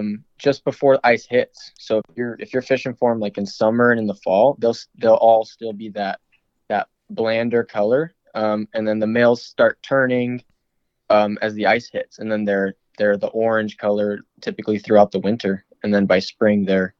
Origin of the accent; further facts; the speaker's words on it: New Mexico, United States; born there; also born or lived in Arizona / Alaska; I was born in New Mexico. And then all growing up, we just kind of bounced back and forth between Arizona and Alaska multiple times.